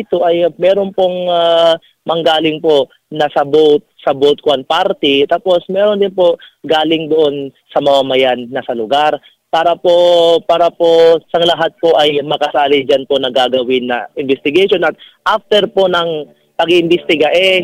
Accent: Bangsamoro, Philippines; Alam niyo po, dito sa amin sa Maguindanao

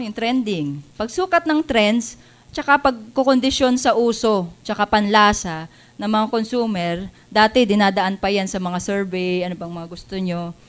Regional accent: Bicol Region, Philippines; Kasi taga Bicol po ako, ano, doon po, maraming nyugan, ano, kopra.

